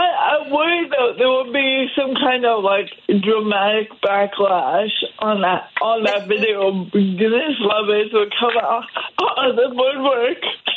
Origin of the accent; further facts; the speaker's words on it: Burlington, Vermont, United States; now in Brooklyn, United States; I live way out in Brooklyn, but when I told that joke, I was actually in my hometown, Burlington, Vermont, where I grew up